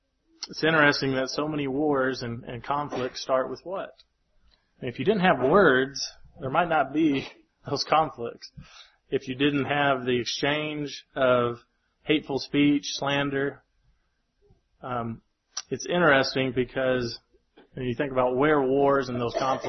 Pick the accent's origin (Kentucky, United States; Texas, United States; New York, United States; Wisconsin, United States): Kentucky, United States; I grew up in Kentucky, and it's a, you know, feud between, Eastern Kentucky and West Virginia families.